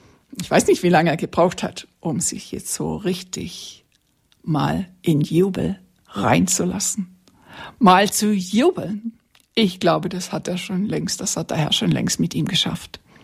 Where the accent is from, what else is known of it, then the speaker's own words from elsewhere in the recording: Germany; Ich weiß, da sind wir Deutsche ein bisschen schwierig.